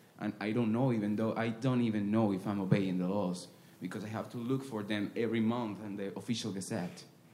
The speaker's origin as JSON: {"language": "English", "country": "Venezuela", "said": "I'm from a country where laws are being emitted daily. I'm from Venezuela."}